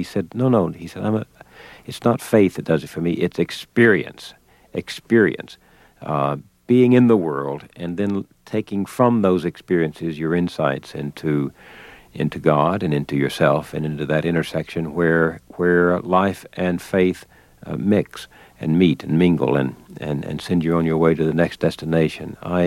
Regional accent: the South, United States; growing up in the South, where conversation was a part of the hearth

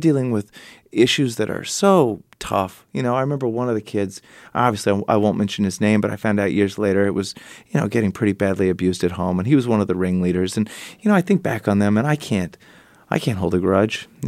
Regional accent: Texas, United States; But even though I grew up in Texas, I know you're not allowed to call women girls.

